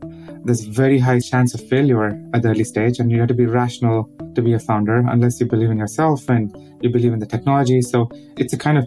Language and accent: English; Bangalore, Karnataka, India; Yes, I grew up in Bangalore. It used to be known as a garden city, small city. And actually, I was born in Bangalore, and the outskirts of Bangalore.